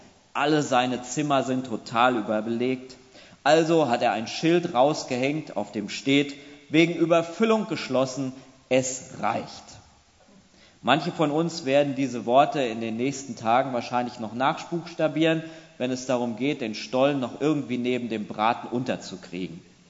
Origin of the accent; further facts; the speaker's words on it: Schalksmühle, North Rhine-Westphalia, Germany; Meine Heimatgemeinde ist Schalksmühle, das liegt im Sauerland. Da bin ich aufgewachsen und meine Eltern wohnen dort in der Nähe auch noch heute.